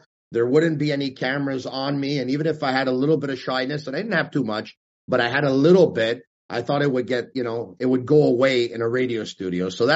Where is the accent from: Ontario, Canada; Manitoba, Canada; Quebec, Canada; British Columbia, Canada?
Quebec, Canada; Montreal; growing up in Montreal, there were different sports radio shows I would listen to.